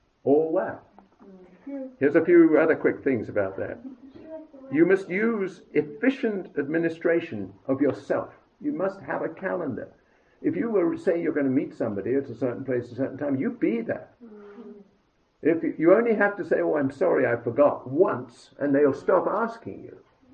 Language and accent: English; Canada; As a Canadian, the world's greatest insurance country